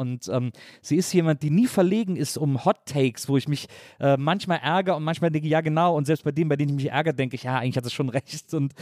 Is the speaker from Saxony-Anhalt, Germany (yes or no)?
no; Wesseling, North Rhine-Westphalia, Germany; Ich bin ja in Wesseling aufgewachsen, muss ich ja dazu noch ehrlicherweise gestehen.